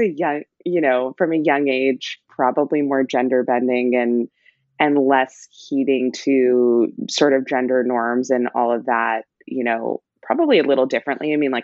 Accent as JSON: {"language": "English", "town": "Los Angeles", "region": "California", "country": "United States", "tie": "born or raised there", "said": "My dad worked in Japan most of my childhood, and I'm born and raised in Los Angeles."}